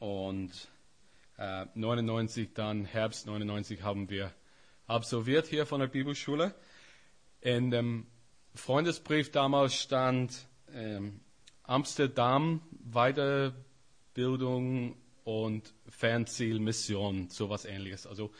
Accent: Northern Ireland, United Kingdom; German is a second language; ich komme aus Nordirland.

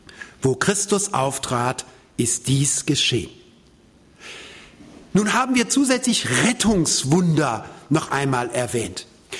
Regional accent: Germany; Ich bin selbst an der Lahn groß geworden. Da war das alle 3-4 Jahre so.

